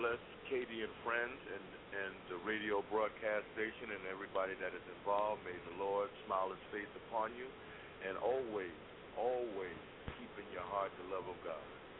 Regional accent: Brooklyn, New York, United States; a Knicks fan all of my life, because you know I'm originally from Brooklyn, so.

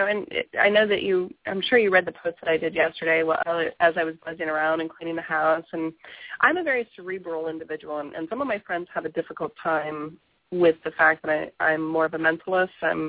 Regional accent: the South, United States; I mean, you know, growing up in the South, where once you hit 40, you put on your coat and your bonbons

